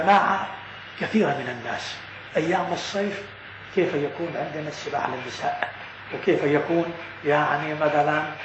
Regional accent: Lebanon; طبعا في بعض البلاد مثل عندنا في لبنان

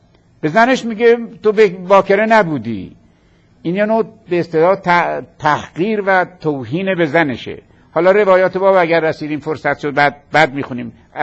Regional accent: Isfahan, Iran; اون مقدار که از لحجه اصفهانی، چون منم اصفهانیم میفهمم

